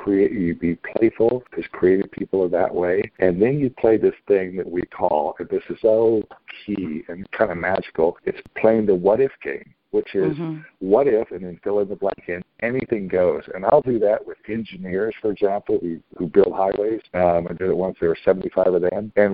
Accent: the South, United States; I grew up in the South where it rained heavy rain, you know, a lot.

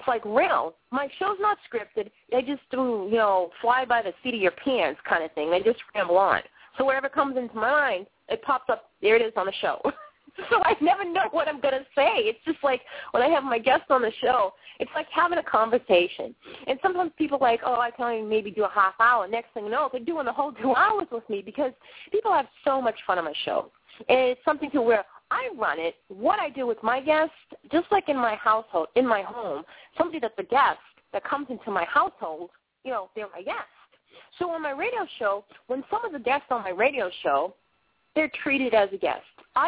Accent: Boston, Massachusetts, United States; I come from Boston, and I'm not just talking about the suburbs. I've lived in the inner cities of Boston

